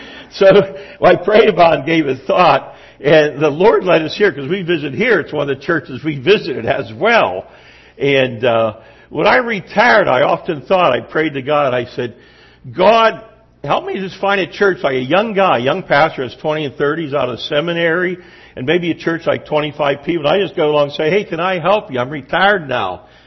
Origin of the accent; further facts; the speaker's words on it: Pennsylvania, United States; We're from Juniata County. We live about 6 miles east of Mifflintown.